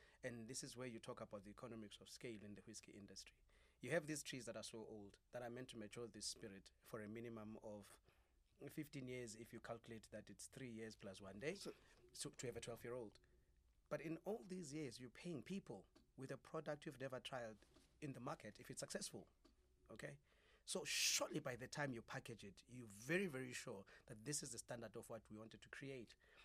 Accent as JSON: {"language": "English", "town": "Stanger", "region": "KwaZulu-Natal", "country": "South Africa", "tie": "born there", "said": "No, I was born in Stenga, Kwatuguza."}